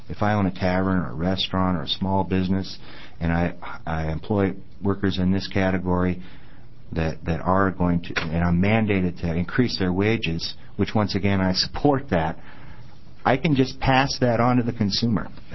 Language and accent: English; Iowa, United States; And I grew up in Iowa, where I worked with friends and neighbors on their farms